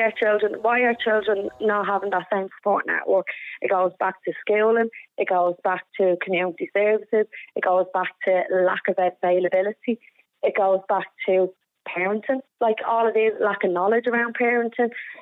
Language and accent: English; Dublin, Leinster, Ireland; Like myself, I grew up in Inchicore, and I turned out all right, you know.